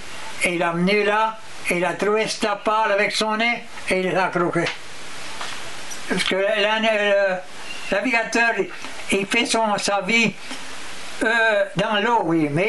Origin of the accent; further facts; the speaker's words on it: Louisiana, United States; c'est pour ça que je m'appelle un Cajun aujourd'hui. J'ai été élevé dans la Vuelo.